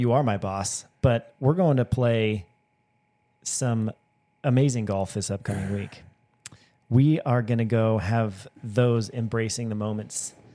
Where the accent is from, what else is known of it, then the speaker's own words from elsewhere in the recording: Wyoming, United States; now in Phoenix, United States; I'm from the Wyoming world, you know, the Western Midwest-ish type of, you know, part of the United States